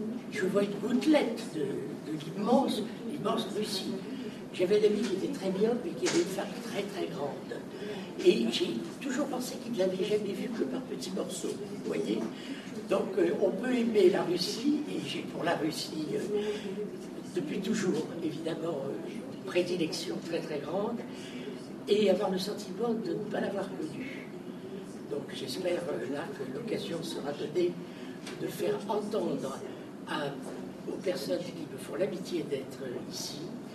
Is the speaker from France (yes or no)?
yes; France; Vous doutez bien que, puisque je suis français, ça m'a mené à des paradoxes.